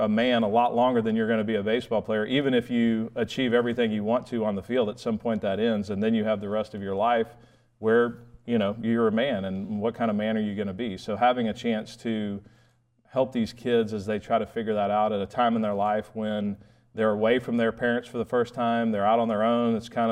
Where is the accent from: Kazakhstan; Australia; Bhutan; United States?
United States; Austin, Texas; also born or lived in Waco / New Braunfels; I grew up in Austin and Texas native, born in Waco, grew up in Austin, went to two different high schools, Austin High for a couple of years, and then ended up in New Braunfels and graduated from New Braunfels Canyon.